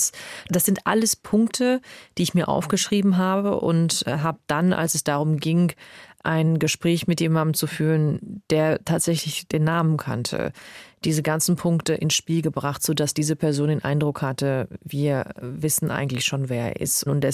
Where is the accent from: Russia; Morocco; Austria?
Morocco; now in Germany; Aber ich bin eben in Marokko bei einer Frau aufgewachsen, meiner Großmutter